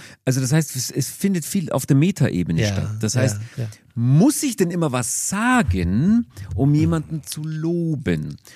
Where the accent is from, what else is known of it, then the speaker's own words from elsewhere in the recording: Augsburg, Bavaria, Germany; Also ich komme ja aus Augsburg.